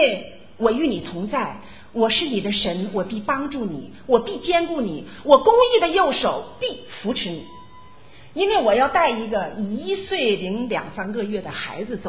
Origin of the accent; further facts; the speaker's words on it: China; 咱们都是从大陆来的哈